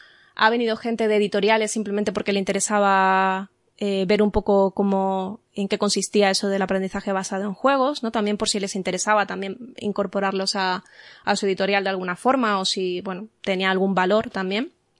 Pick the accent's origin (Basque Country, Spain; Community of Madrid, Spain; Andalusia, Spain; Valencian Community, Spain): Community of Madrid, Spain; Rivas; aquí en mi pueblo, en Rivas, en Madrid